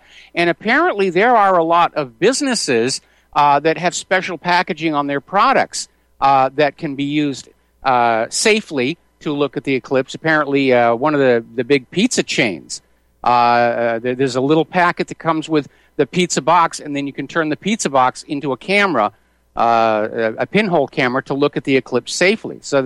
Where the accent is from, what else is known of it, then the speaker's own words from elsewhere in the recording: California, United States; You know, hey, dudes, I'm from California.